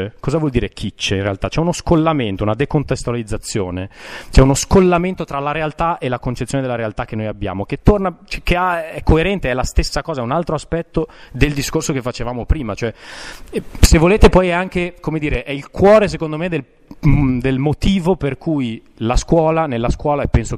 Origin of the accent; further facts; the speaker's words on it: Genoa, Liguria, Italy; io non sono milanese, Genova, quindi prendiamo perché sono di Genova, la mia appartenenza di genovese, la mia appartenenza genovese